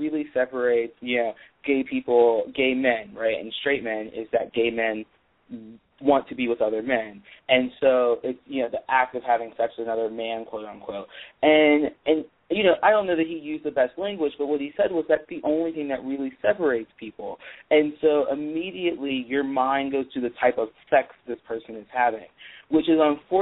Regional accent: Pittsburgh, Pennsylvania, United States; I guess a little bit about me is I'm from Pittsburgh, Pittsburgh native

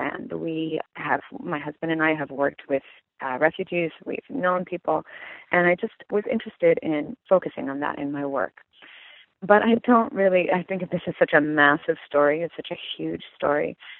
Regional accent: California, United States; because, again, California is incredibly international. And it's really, again, a way of exploring my hometown, my where I live right now, right?

